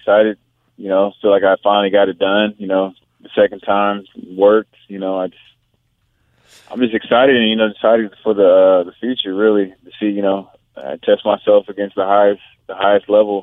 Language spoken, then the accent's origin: English; Pine Bluff, Arkansas, United States; born there; also born or lived in Hawaii / North Carolina / California; Well, no, I was born in Pine Bluff. I'm a product of the United States Marine. I lived all over.